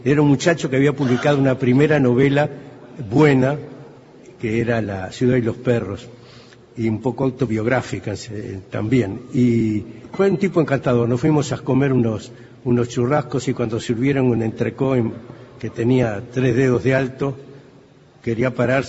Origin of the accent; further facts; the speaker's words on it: Valle del Cauca, Colombia; yo, que soy un vallista del Viejo Valle, siempre me he considerado extremadamente izquierdista.